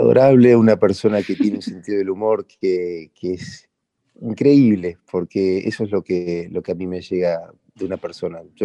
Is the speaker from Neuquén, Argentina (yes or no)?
no; Rosario, Santa Fe, Argentina; moved away as an adult; also born or lived in Buenos Aires; me expulsó de mi ciudad natal, de Rosario. Me dio la posibilidad de venir a Buenos Aires